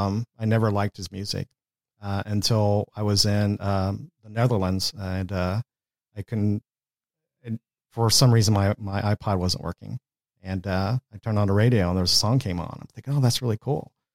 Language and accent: English; Wales, United Kingdom; I'm Welsh, so I got a free pass.